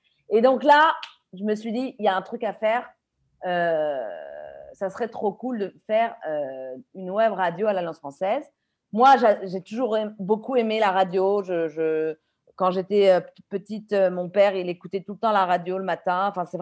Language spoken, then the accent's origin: French; France; now in Mumbai, India; donc je suis française. Je suis professeure de français à l'Alliance française de Bombay, au centre de Santa Cruz. Et je suis à Bombay depuis un peu plus de 3 ans, environ 3 ans.